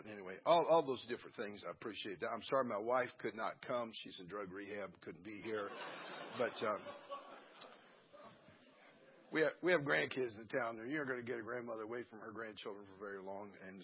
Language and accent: English; California, United States; I'm born and raised in California, and I hate all the California teams.